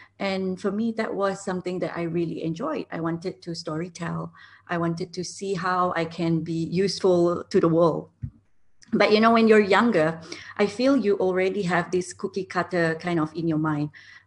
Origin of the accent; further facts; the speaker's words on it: Singapore; now in Dubai, United Arab Emirates; And so I've been in Dubai for the last 2 years, and I just wanted to, and I'm originally from Singapore.